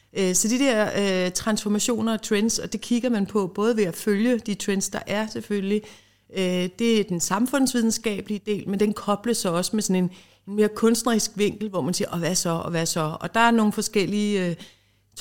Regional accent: Ireland; at jeg kommer fra Irland

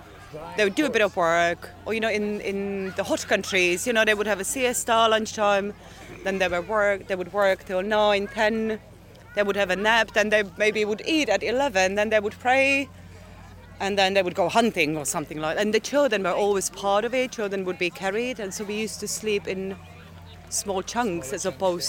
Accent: Czechia; English is a second language; I am from Czech Republic.

